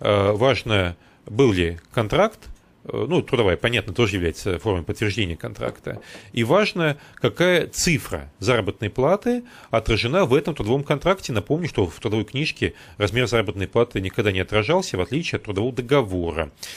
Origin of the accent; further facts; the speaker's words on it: Astrakhan, Astrakhan Oblast, Russia; я южанин, то есть я астраханец